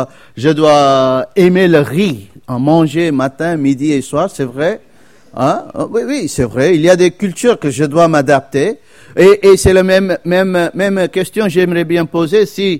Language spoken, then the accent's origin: French; India; moved away as an adult; also born or lived in Madagascar / Mauritius / Réunion / United States; now in Tours, France; et j'ai grandi en Inde hein, pendant 20 ans, 21 ans, puis j'ai travaillé aux États-Unis.